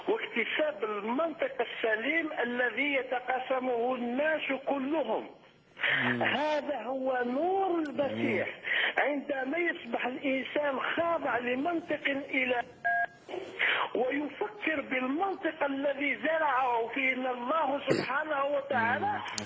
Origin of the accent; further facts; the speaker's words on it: Algeria; إن أنا جزائري من خلفية إسلامية